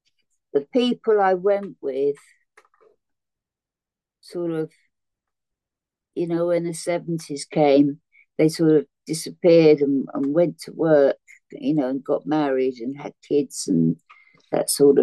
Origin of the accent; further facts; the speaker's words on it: London, United Kingdom; But yeah, I'm from South London, as you might tell from my accent. I come from, South London Council Estate.